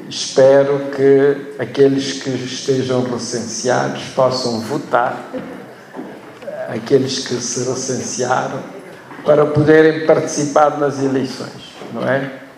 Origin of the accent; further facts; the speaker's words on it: Cape Verde; Nós, em Cabo Verde, e vocês estão aqui há pouco tempo, não é?